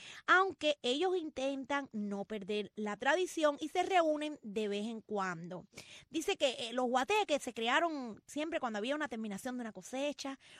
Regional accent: Cuba; yo desde pequeña en mi pueblo, Boyo Manso, escuchaba también a Radio Martí

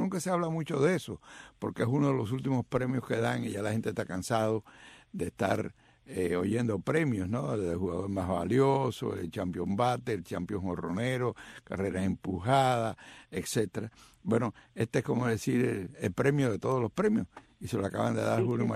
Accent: Cuba; como buenos cubanos

